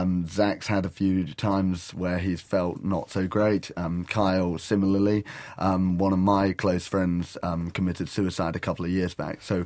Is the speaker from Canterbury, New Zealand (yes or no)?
no; Motueka, Tasman, New Zealand; There was my hometown is Motueka, and I didn't think there was any mini golf there.